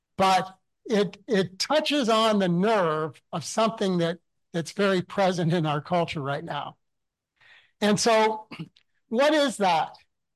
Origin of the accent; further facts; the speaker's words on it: Ontario, Canada; I grew up in Ontario. And so there I was a landed immigrant, was what it was called. So that's what my legal status was. So I grew up with this consciousness of immigration.